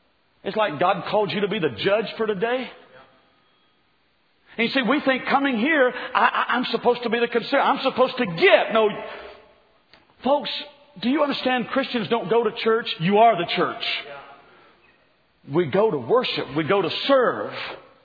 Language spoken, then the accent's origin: English; Alabama, United States; See, I live in a state that is plagued. I'm from Alabama. Pray for me.